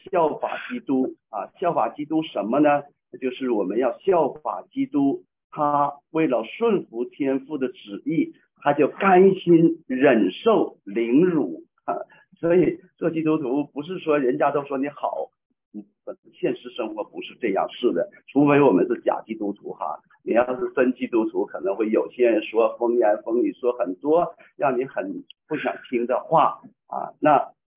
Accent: Northeast China, China; 我们东北人小时候我小时候都是父母嚼完了食物塞到小婴孩的口里边哈。

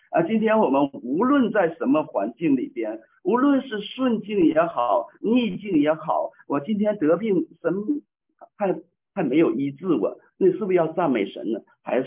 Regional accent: Northeast China, China; 我们东北人小时候我小时候都是父母嚼完了食物塞到小婴孩的口里边哈。

